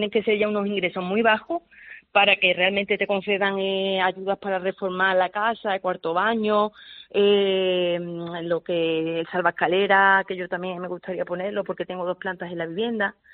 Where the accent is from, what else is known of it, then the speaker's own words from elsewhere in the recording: Alhaurín el Grande, Andalusia, Spain; now in Alhaurín de la Torre, Spain; Pues en muchos establecimientos de Alaurín el Grande, que es mi pueblo, donde yo he vivido toda la vida. Ahora actualmente vivo en Alaurín de la Torre